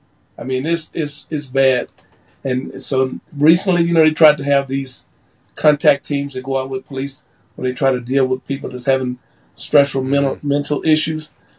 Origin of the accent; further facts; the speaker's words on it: Jackson, Mississippi, United States; I'm from Jackson, Mississippi, and I guarantee you that is one of the most dangerous cities in this country.